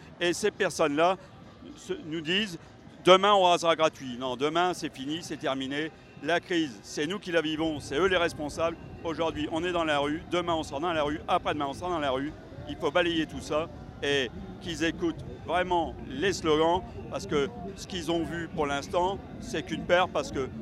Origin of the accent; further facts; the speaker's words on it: Arras, Hauts-de-France, France; Moi, je suis d'Arras, donc il y a les députés du Pas-de-Calais